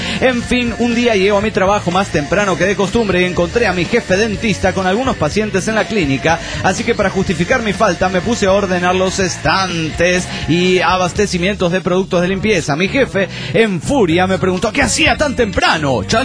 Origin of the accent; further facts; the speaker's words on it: Barcelona, Catalonia, Spain; de Barcelona, España.